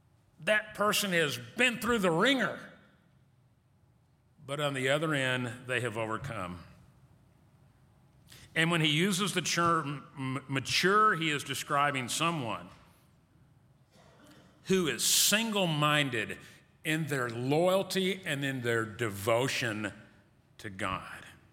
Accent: Wisconsin, United States; When I grew up in Wisconsin, I grew up with the Azarian brothers.

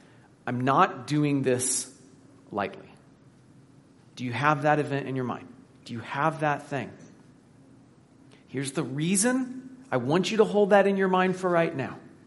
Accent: Indiana, United States; I'm from Indiana, so I think in terms of corn.

